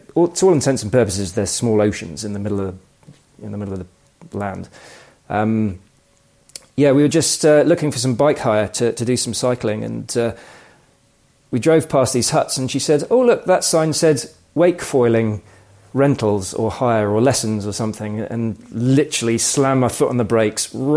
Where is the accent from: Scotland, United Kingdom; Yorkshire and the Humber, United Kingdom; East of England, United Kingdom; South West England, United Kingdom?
South West England, United Kingdom; Southwest of, well, very close to you guys, actually. I hail from Somerset.